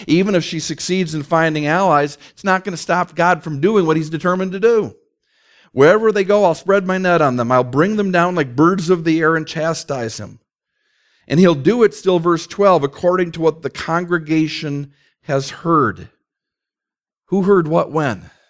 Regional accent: Saint Paul, Minnesota, United States; When I was growing up in Minnesota, my family lived kind of on the edge of St. Paul, so there were still some woods and some fields within walking distance.

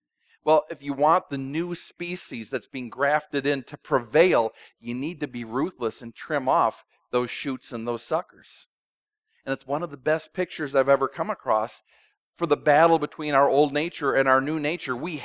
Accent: Minnesota, United States; I grew up in Minnesota.

